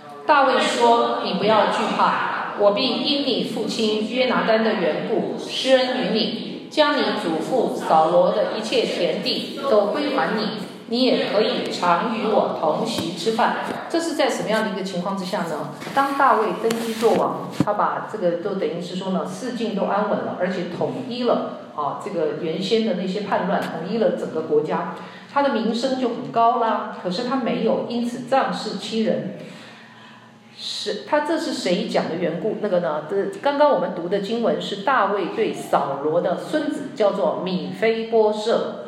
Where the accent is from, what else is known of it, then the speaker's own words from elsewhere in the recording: Taiwan; 我自己本身是从台湾来的哈